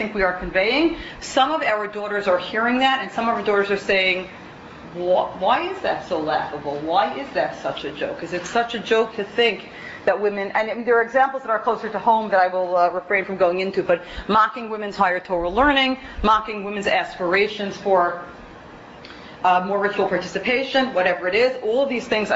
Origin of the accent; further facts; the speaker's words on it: Brooklyn, New York, United States; I grew up in the Black Hat, Yeshivish, whatever, Harid, whatever you want to call it, Brooklyn world.